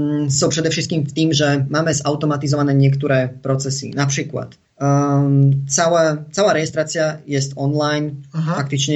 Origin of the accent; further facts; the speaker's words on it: Slovakia; Polish is a second language; Jako u nas na Słowacji mówi się, że nie daj wszystkich jajek do jednego koszyka. Myślę, że w Polsce to jest nie wieszaj wszystkiego na jedną szalę.